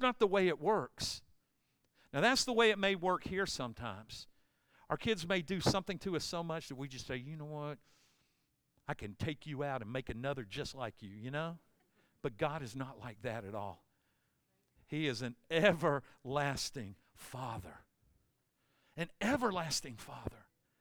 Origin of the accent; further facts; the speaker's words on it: Cleveland, Ohio, United States; born there; I was born in Cleveland, Ohio, right on Lake Erie.